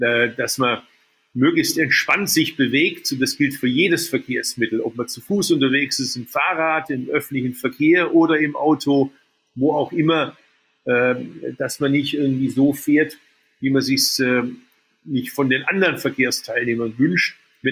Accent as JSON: {"language": "German", "region": "Baden-Württemberg", "country": "Germany", "tie": "born or raised there", "said": "Da meine Geburtsstadt mitten im Tal ist, hat es mir auch geholfen, fit zu bleiben. Denn wenn man auf die Schwäbische Alb hoch wollte, dann musste man in die Pedale treten."}